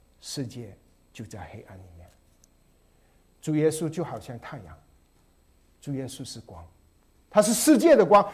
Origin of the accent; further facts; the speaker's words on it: Malaysia; 我从马来西亚来，我们 highway 都有路灯的